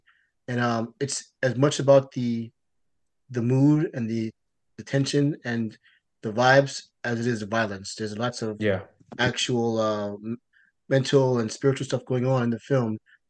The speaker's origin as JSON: {"language": "English", "country": "United States", "said": "All these things that, for me as an American, I might not be familiar"}